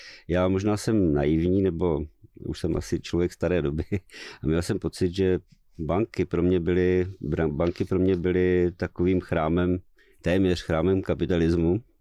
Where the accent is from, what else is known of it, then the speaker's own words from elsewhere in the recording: Ostrava, Moravian-Silesian Region, Czechia; Já pocházím z Ostravy a tam už to skanzen je jenom.